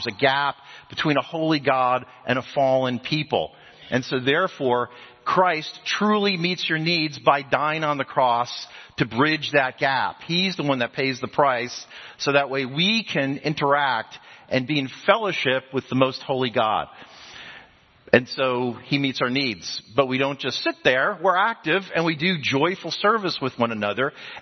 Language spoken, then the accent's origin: English; New Jersey, United States; I grew up in New Jersey, and we used to call gym class, or PE class, gym class.